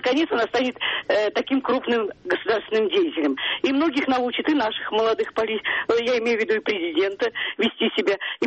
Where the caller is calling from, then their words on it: Saint Petersburg, Russia; Я хоть это из Санкт-Петербурга